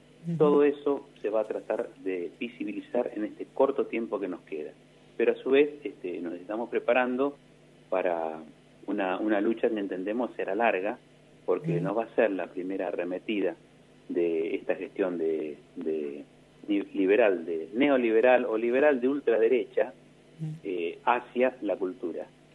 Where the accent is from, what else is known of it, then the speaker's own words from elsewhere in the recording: Argentina; como argentino, como argentina